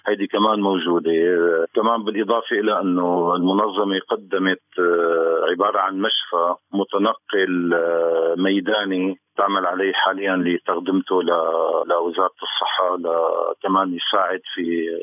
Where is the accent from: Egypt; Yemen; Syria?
Syria; عندنا بسوريا